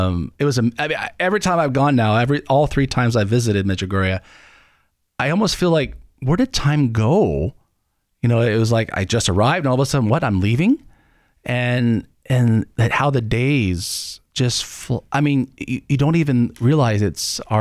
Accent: Oregon, United States; And I grew up in Eastern Oregon, and we would, in the Diocese of Baker, we would actually come together

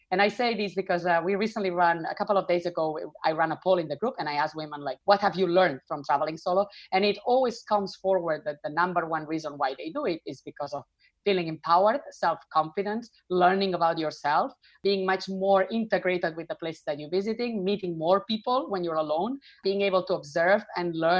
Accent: Barcelona, Catalonia, Spain; I am from Barcelona, which you can probably tell by the way I say my name.

